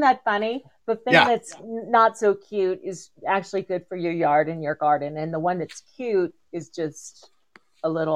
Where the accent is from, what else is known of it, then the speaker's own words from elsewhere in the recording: California, United States; I remember growing up in California and seeing them all the time.